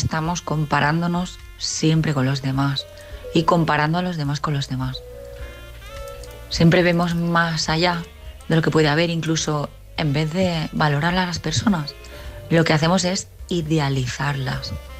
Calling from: El Prat de Llobregat, Catalonia, Spain; del Prat de Llobregat y bueno, siento que sea un poco triste este mensaje

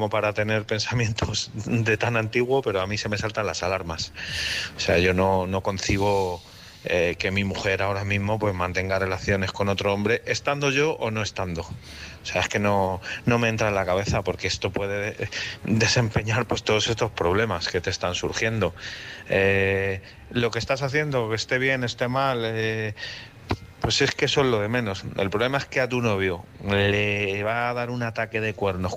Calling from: Madrid, Community of Madrid, Spain; de Madrid.

